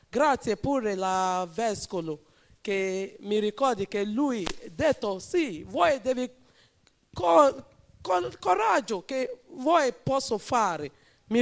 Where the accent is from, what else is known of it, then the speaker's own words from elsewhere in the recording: Benin City, Edo, Nigeria; Italian is a second language; now in Italy; vengo da Nigeria, città di Benin City.